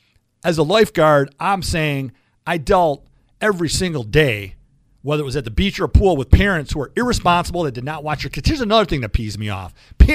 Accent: Oak Park, Illinois, United States; Actually, I grew up in Oak Park.

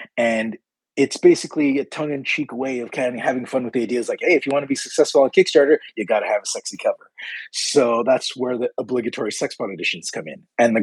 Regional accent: Toronto, Ontario, Canada; now in London, Canada; I'm from Toronto. London, Ontario is 2 hours away from there. I moved here for work

